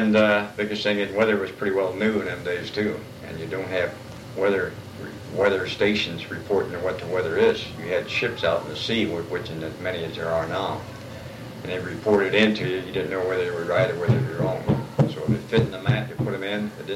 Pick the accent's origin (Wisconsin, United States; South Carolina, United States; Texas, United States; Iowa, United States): Iowa, United States; Fort Madison; I was born in Fort Madison, Iowa in 1928. And born in Fort Madison, Iowa there in the Midwest, raised in the Midwest there.